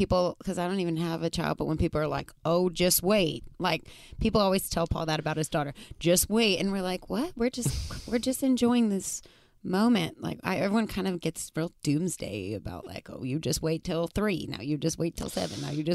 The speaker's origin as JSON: {"language": "English", "region": "New Mexico", "country": "United States", "said": "Because I'm from New Mexico. Like, football's a big deal, but it's not like Texas football."}